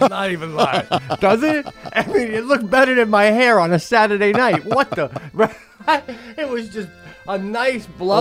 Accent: Chicago, Illinois, United States; I mean, you've driven by growing up in Chicago doing 30 miles an hour down a road with the windows up

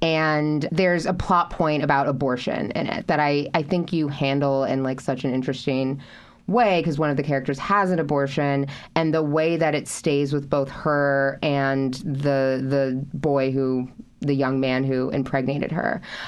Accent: West Coast, United States; Like, I'm from the West Coast.

